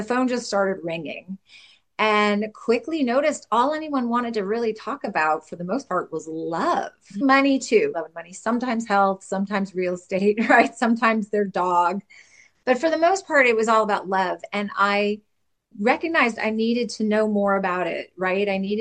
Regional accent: California, United States; And I grew up in California, which is very much an extremely free-thinking, open-minded, forward-thinking, progressive place.

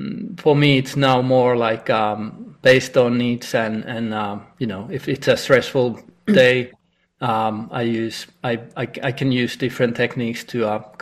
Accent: Finland; growing up in Finland was not everything, and there is more.

